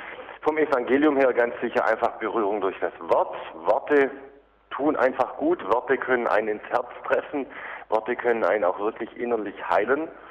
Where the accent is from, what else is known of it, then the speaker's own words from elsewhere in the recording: Germany; now in Rome, Italy; Naja, der Sommer in Rom ist eigentlich zu heiß. Da ist man auch froh als Deutscher, wenn man auch mal ein bisschen Urlaub hat im Sommer.